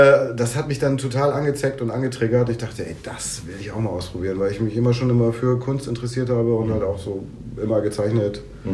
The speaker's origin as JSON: {"language": "German", "town": "Eckernförde", "region": "Schleswig-Holstein", "country": "Germany", "tie": "born or raised there", "also_born_or_lived": "Hameln", "said": "Ich bin geboren in Hameln, aber groß geworden im Norden in Eckernförde."}